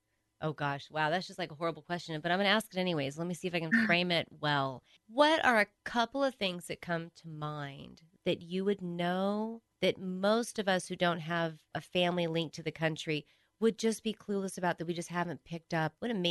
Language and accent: English; United States; I'm white American and I adore my family